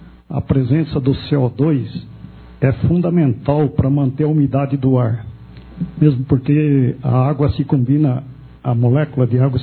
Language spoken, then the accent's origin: Portuguese; Jundiaí, São Paulo, Brazil; sou de Jundiaí